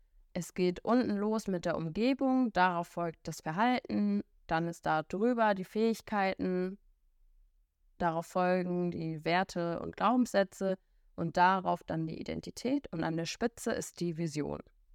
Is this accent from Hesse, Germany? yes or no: no; Hamburg, Germany; ich bin 26 Jahre jung, ich komme aus Hamburg